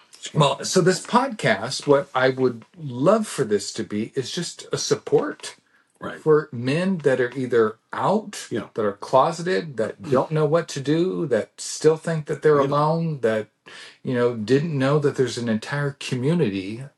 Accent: Glendale, California, United States; But I grew up in Glendale, California.

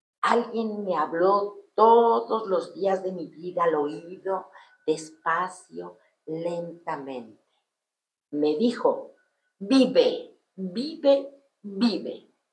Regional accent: Mexico; ¿Quiénes somos como mexicanos?

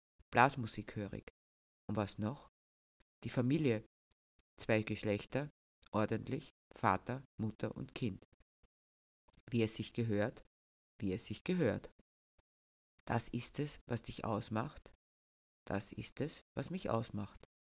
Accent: Austria; Ich bin Österreicherin.

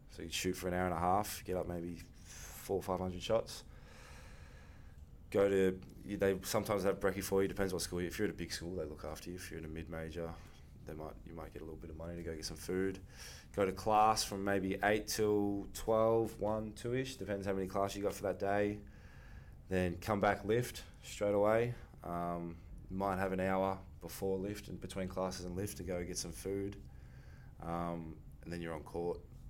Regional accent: Australia; being an Aussie was good.

